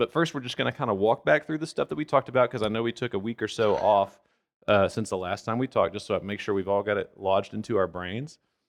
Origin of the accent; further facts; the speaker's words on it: Louisiana, United States; We're from South Louisiana, and that means that we think of food.